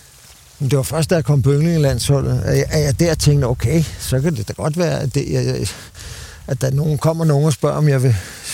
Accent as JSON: {"language": "Danish", "town": "Frederiksberg", "region": "Capital Region of Denmark", "country": "Denmark", "tie": "born or raised there", "said": "Jeg voksede op på Frederiksberg."}